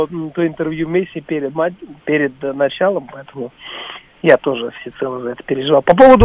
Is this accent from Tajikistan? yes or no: yes; Dushanbe, Tajikistan; я родом из Таджикской ССР, я учился в Славянском российском вузе, и для Душанбе это был лучший вуз